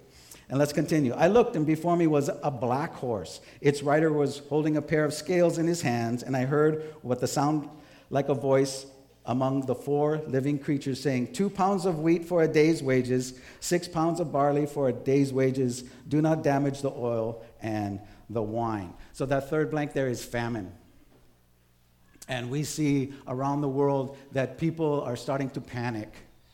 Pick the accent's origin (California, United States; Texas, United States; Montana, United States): Montana, United States; I know that I'm originally from Montana, and on eastern Montana, they have wheat fields that go for miles.